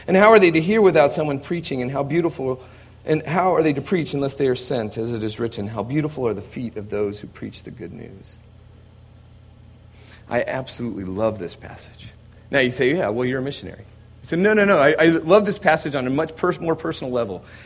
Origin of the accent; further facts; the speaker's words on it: United States; accent: American; now in Australia; I'm the only one that's actually in the office with an American accent. I'm an Australian now